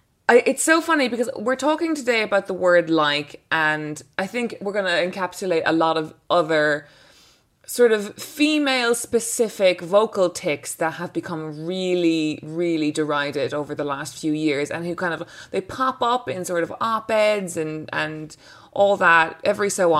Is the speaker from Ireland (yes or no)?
yes; Cork, Munster, Ireland; I'm from Cork, which is a city in Ireland, a city in the south of Ireland.